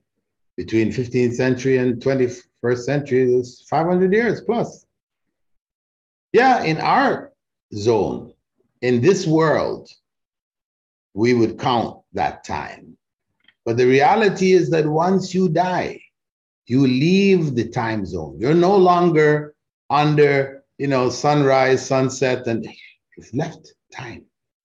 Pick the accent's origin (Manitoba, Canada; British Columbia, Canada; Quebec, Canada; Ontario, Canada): Ontario, Canada; Toronto; I grew up in Canada, in Toronto, back from the 50s, early 60s.